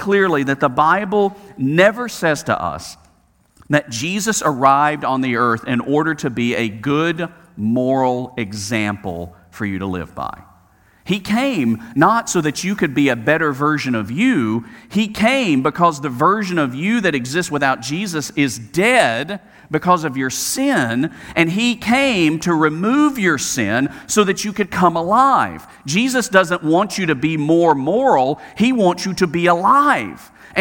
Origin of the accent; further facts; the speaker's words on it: Alabama, United States; I mean, I know I'm from Alabama, but come on.